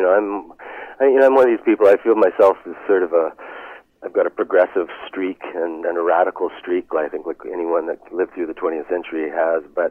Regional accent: Winnipeg, Manitoba, Canada; You know, I'm from Winnipeg

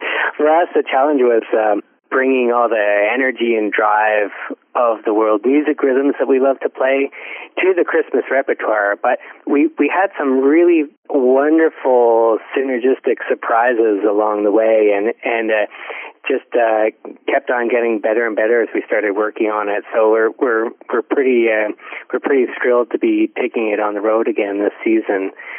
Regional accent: Ontario, Canada; as people know it here in Ontario, and I grew up in Ontario, so we all learned it in school.

